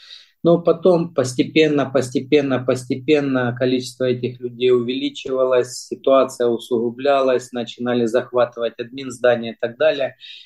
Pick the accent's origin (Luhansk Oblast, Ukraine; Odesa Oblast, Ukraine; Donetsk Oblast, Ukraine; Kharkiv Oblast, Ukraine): Donetsk Oblast, Ukraine; Donetsk; Да, я сам из Донецка, я как раз родился и вырос вот именно в районе, микрорайон Октябрьский такой называется.